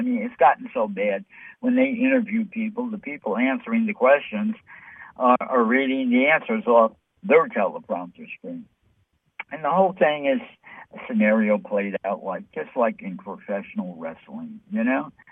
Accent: New York City, New York, United States; Yeah, you know, I'm from New York.

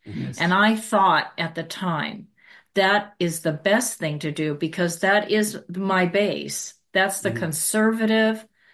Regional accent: California, United States; Californian and as an American, that sat there the entire time to listen carefully to what everybody was saying. I never heard anything insulting to me as an American or as a Californian.

